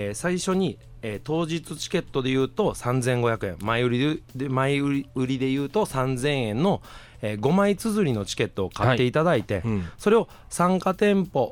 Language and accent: Japanese; Toyooka, Hyogo, Japan; はい、豊岡出身なんです。